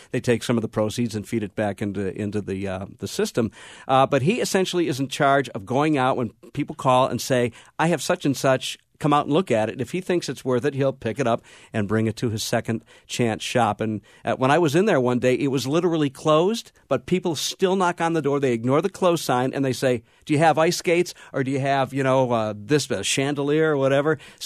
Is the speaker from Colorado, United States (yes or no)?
no; Detroit, Michigan, United States; I grew up in Detroit, well, which, by the way, is a dump, but that's a whole different story.